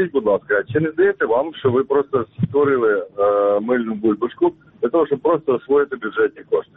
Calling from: Dubno, Rivne Oblast, Ukraine; Я з міста Дубна.

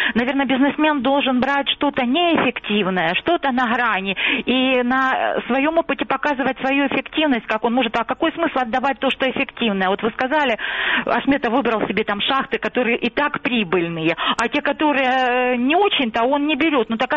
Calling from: Luhansk Oblast, Ukraine; Здравствуйте, Луганщина.

